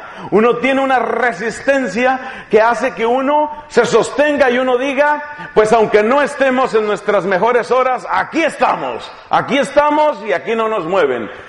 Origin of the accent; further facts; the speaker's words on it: Colombia; Yo soy colombiano y, sin embargo, estamos conectados.